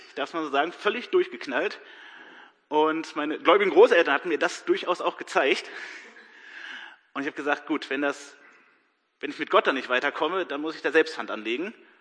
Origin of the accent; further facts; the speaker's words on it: Lower Saxony, Germany; Ich komme aus Schaumburg-Lippe und als echter Lokalpatriot lege ich da auch Wert drauf. Aber ich gehöre zur Gemeinde in Hannover, bekennende evangelische Gemeinde